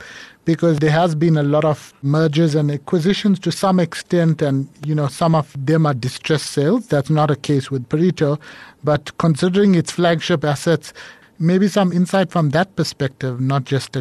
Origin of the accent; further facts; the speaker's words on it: Durban, KwaZulu-Natal, South Africa; I'm from Durban, so I know formally, I know the city well.